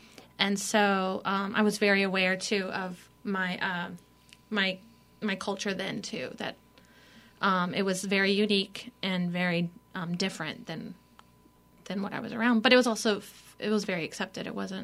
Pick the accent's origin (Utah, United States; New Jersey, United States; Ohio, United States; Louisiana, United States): Louisiana, United States; also born or lived in Colorado; and then we moved back to Louisiana. So at a very young age, I had a very strong sense of my identity as a Cajun.